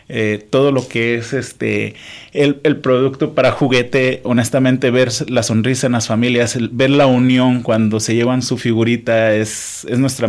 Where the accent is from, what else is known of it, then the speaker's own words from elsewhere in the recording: Nayarit, Mexico; yo soy de Nayarit, yo no soy de aquí.